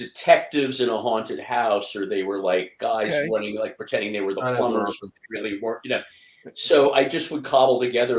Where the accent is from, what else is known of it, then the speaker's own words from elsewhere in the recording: Los Angeles, California, United States; also born or lived in New York; Yeah, when I was growing up, we're from New York, but we moved to L.A. when I was a kid, and Los Angeles television in the 70s.